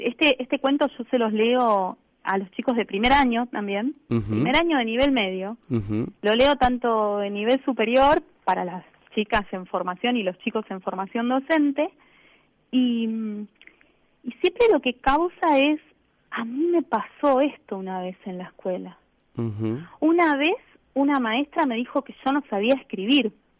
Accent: Buenos Aires, Argentina; Yo soy de Villa del Parque, ahí Capital está. Federal.

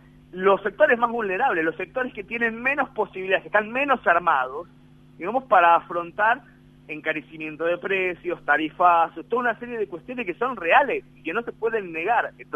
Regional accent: Argentina; moved away; aunque siendo argentino y viendo a lo lejos

